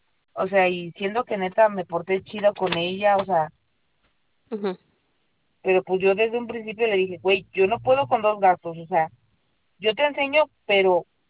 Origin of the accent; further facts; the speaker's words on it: Veracruz, Mexico; Yo te puedo enseñar a hacer el pozole del Veracruz, como allá en mi tierra.